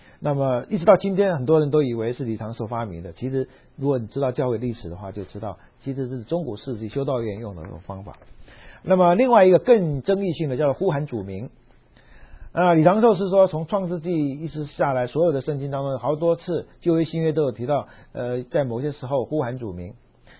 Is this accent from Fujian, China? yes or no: yes; Quanzhou, Fujian, China; 金门当地的人讲的闽南话是跟我家乡话一样，是福建泉州话